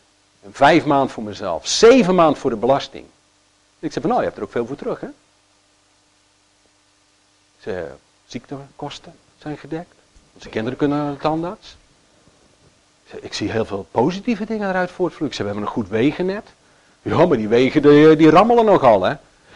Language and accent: Dutch; Netherlands; now in Belgium; Als ik eraan denk, dan is het vrij cru, ja, als Nederlander.